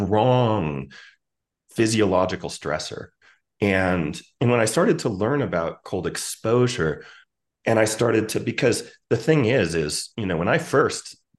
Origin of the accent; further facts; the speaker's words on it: Tucson, Arizona, United States; I grew up in Arizona. I grew up in Tucson. It's hot there.